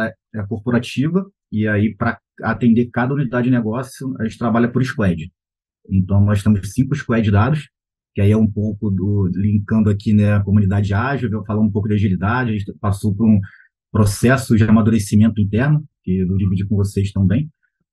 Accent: Rio de Janeiro, Brazil; sou carioca, 43 anos, casado, uma filhinha de 6 anos

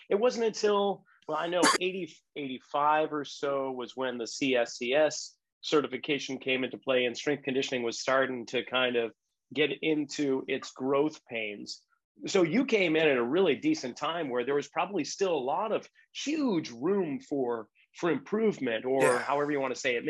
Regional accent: Boston, Massachusetts, United States; And half of the players either came from where I grew up in Boston.

